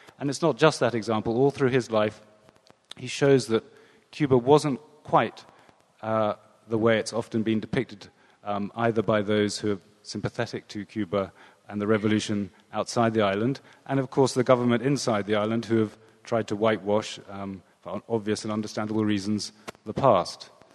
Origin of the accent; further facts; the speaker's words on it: England, United Kingdom; I grew up in England